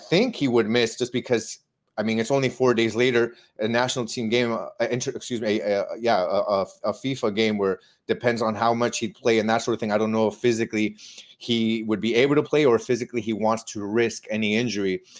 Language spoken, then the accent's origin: English; Ecuador; I'm from Ecuador